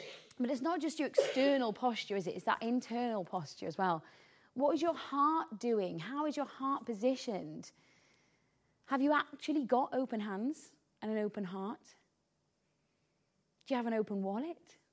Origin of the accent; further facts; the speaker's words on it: Wales, United Kingdom; You know, it says an Englishman's castle is home, but we're Welsh, so, you know, we should be feeling better about that.